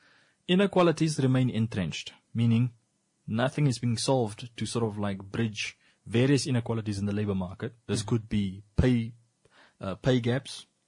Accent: Rehoboth, Hardap, Namibia; because I come from Rehoboth

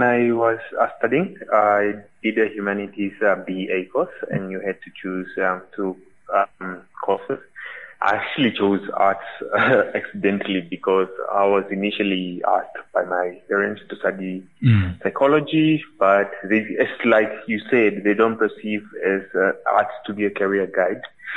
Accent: Ongwediva, Oshana, Namibia; I grew up in Ongwediva. I never saw a museum in my life there.

